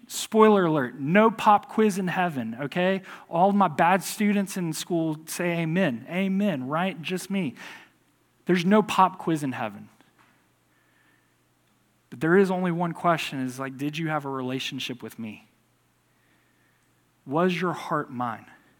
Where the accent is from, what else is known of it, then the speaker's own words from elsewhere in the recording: Harmony, Texas, United States; but I'm a redneck from Harmony, Texas, okay?